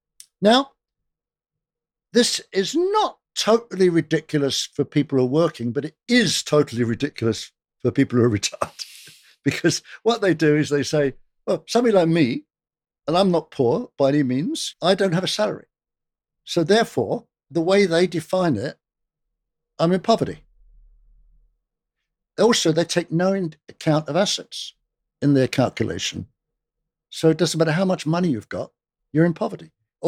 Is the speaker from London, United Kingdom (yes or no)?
yes; Fulham, London, United Kingdom; I was brought up in Fulham